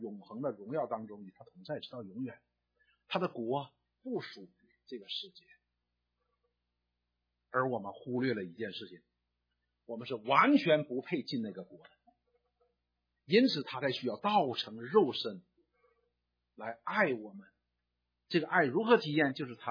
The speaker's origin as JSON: {"language": "Chinese", "country": "China", "said": "我们中国人叫无言以对"}